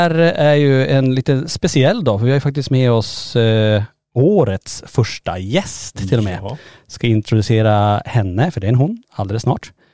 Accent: Norrland, Sweden; Alltså jag är ju från Norrland.

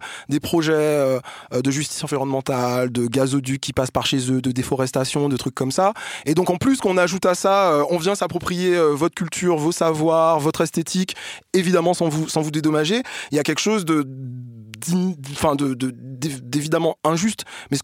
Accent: Martinique, France; moi, je suis martiniquais, j'ai grandi là-bas

